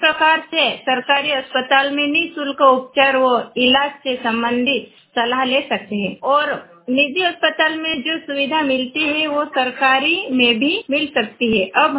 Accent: Gandharwal, Madhya Pradesh, India; मैं पाटी ब्लॉक के ग्राम पंचायत गंधारवाल की निवासी हूँ।

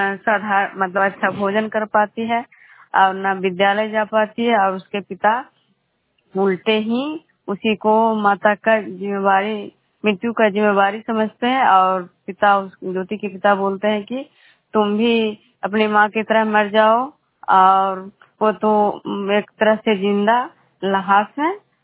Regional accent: Bihar, India; मैं विष्णुपुर ग्राम खुजरा पंचायत नालंदा जिला नगर खंड के निवासी हूँ।

